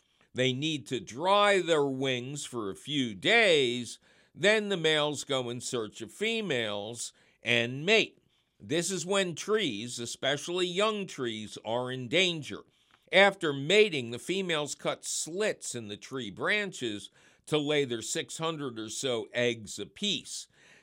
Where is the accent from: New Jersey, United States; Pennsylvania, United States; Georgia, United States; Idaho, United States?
Pennsylvania, United States; My home state of Pennsylvania has seen some monster broods emerge over the past few centuries